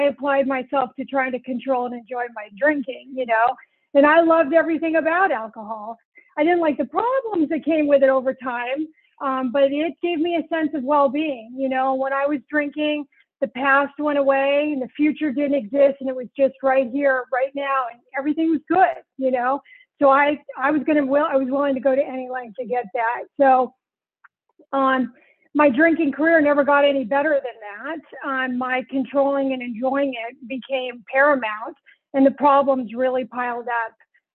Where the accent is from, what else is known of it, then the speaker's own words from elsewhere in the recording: Santa Monica, California, United States; born there; I was born in Santa Monica, California in 1964